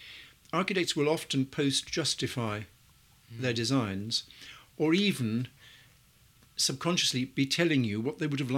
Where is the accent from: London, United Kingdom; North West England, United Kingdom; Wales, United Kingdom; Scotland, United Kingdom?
Wales, United Kingdom; Now, being a Welshman, yeah.